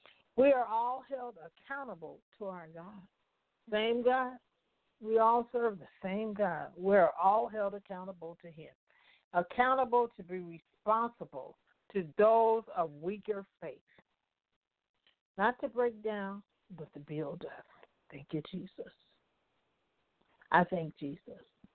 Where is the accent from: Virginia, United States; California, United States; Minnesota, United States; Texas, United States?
California, United States; Compton; I remember when we was growing up in Compton and going out to parties.